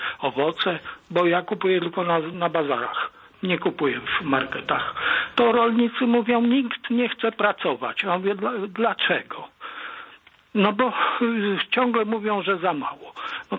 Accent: Warsaw, Masovian Voivodeship, Poland; Ja kiedyś jeździłem pod Warszawę, bo jestem z Warszawy

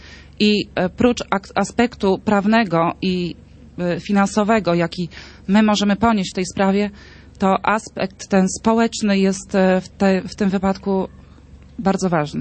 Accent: Radom, Masovian Voivodeship, Poland; Dobry wieczór. Jestem z Radomia

